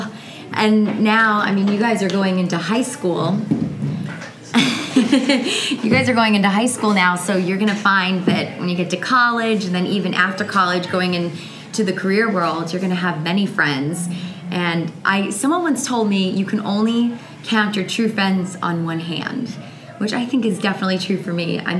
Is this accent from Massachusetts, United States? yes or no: yes; Massachusetts, United States; I grew up in a small area in western Massachusetts called the Berkshires.